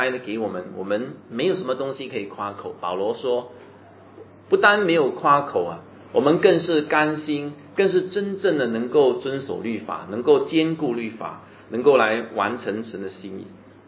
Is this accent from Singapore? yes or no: yes; Singapore; 我们身为新加坡人的那种价值观